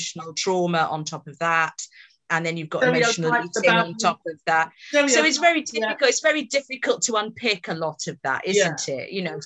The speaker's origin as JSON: {"language": "English", "town": "Luton", "region": "East of England", "country": "United Kingdom", "tie": "born there", "said": "Well, my parents are from Bangladesh."}